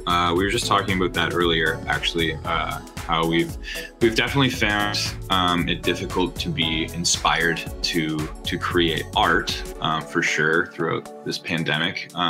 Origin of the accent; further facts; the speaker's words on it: Kingston, Ontario, Canada; now in Toronto, Canada; Yeah, I'm originally from Kingston, and now we're both living in Toronto.